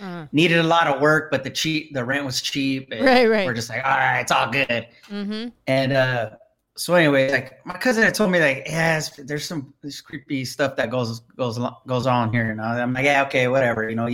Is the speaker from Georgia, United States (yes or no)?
yes; Atlanta, Georgia, United States; born there; also born or lived in San Francisco; You know, I was born here in Atlanta, but then when I was, we always had relatives in San Francisco, and I eventually moved up there for a while, for like 15 years.